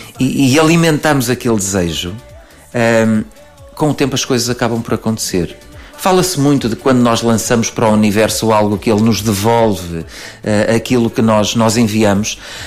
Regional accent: Felgueiras, Porto, Portugal; Então fui trabalhar na minha terra, que é Felgueiras, não é assim tão longe quanto isso

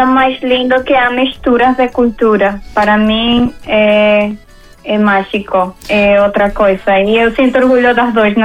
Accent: Venezuela; Eu sou venezuelana, nasci na Venezuela, mas meus pais são portugueses e é de ali que eu tenho a dupla nacionalidade.

